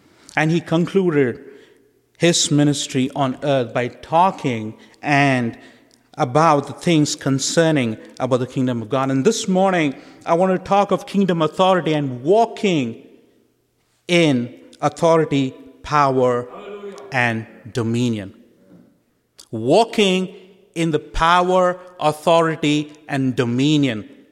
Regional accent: India; I was born and raised in India, the largest democracy of the world.

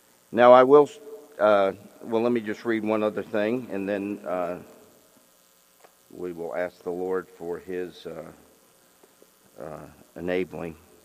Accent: New York, United States; I grew up in New York, so we would meet in Cape May in the summer.

